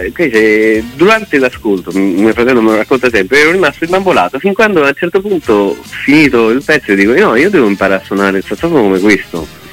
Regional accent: Naples, Campania, Italy; io da buon napoletano

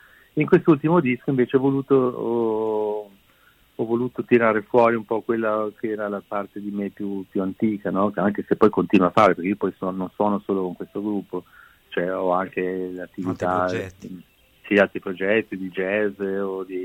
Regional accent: Genoa, Liguria, Italy; Io poi siccome sono genovese

